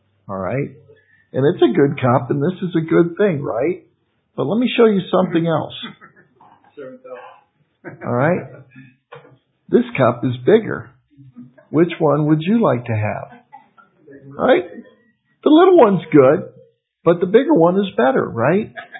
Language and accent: English; Detroit, Michigan, United States; When I was a little boy, we would always, for Christmas, I grew up in Detroit